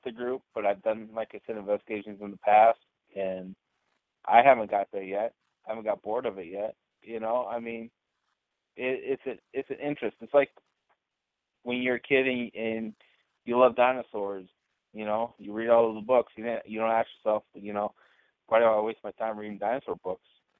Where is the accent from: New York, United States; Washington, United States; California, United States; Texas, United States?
Washington, United States; like I said, growing up in Washington State, the Native American history of it that they've experienced